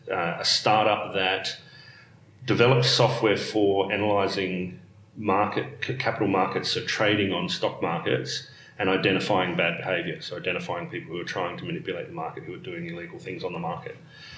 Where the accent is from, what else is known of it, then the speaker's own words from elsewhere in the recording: South Australia, Australia; our country school in South Australia, so I grew up in South Australia, country school